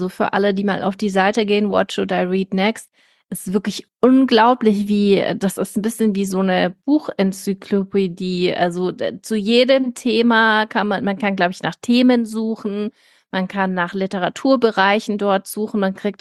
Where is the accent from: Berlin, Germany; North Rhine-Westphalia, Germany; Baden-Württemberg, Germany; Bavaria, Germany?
Bavaria, Germany; Munich; ich bin in München groß geworden, Wessi durch und durch